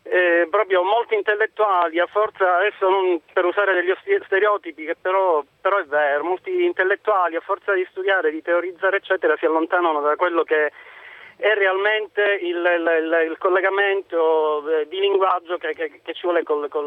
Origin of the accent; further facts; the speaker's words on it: Palermo, Sicily, Italy; now in Rome, Italy; da Roma, però sono di Palermo, abito a Roma da 10